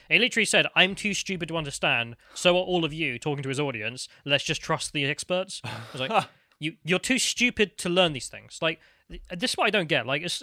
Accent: England, United Kingdom; because of course the French are seething, which as an Englishman is fantastic.

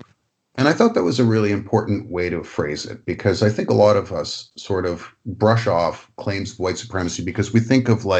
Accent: Toronto, Ontario, Canada; it's not like the neighborhood I grew up in Toronto didn't have black people in it.

